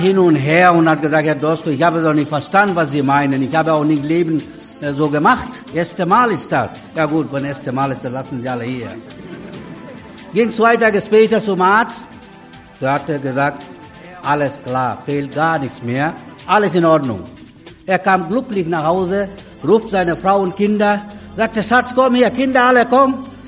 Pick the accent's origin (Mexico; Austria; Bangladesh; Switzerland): Bangladesh; now in Hamm, Germany; Ja, ich komme aus Bangladesch. Seit 22 Jahren lebe ich in Deutschland.